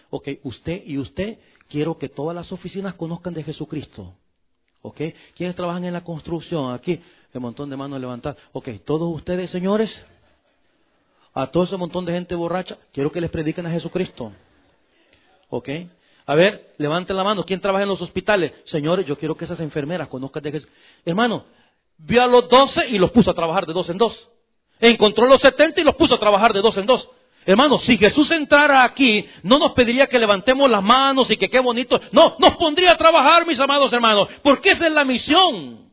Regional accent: El Salvador; allá en mi país, en El Salvador

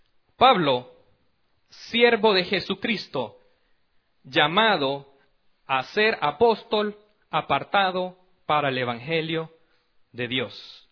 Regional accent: San Salvador, El Salvador; Como por ejemplo en mi país, San Salvador es la capital. Y cuando pensamos en San Salvador, ok, yo soy de San Salvador.

